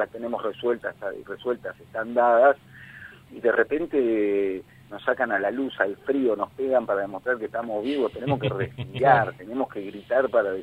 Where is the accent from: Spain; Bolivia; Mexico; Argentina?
Argentina